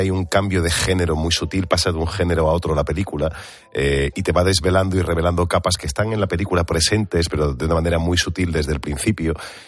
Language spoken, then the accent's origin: Spanish; Andalusia, Spain; accent: Andalusian; me tocó trabajar con mi acento, que yo en mi carrera la he desarrollado sin mi acento andaluz. De hecho, además, para mí es muy raro actuar en andaluz.